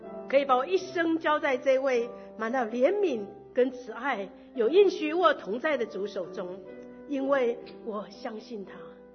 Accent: Taiwan; born there; 我出生在台湾一个非常传统的家庭，信仰这件事就像一个传承。在我的家族中，我们没有个人的信仰，父母的信仰就是儿女的信仰，

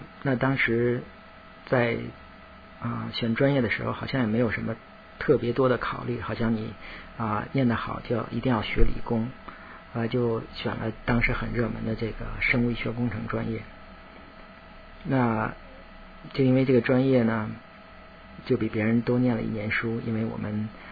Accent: Tianjin, China; moved away as an adult; now in United States; 我出生在中国大陆天津，中学毕业以后呢，就在天津大学同样一个城市天津大学读书，之后读研究生还有工作也是在这个城市。

